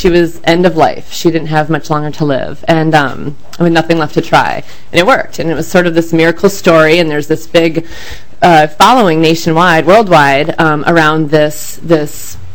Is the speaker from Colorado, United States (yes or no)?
yes; Colorado, United States; I'm here from Colorado. I'm a mother.